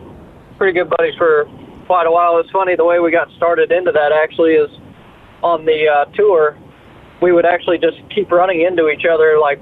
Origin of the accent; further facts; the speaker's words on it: Davenport, Iowa, United States; My dad and I grew up fishing, actually, the Mississippi River. So I was born in Davenport, Iowa.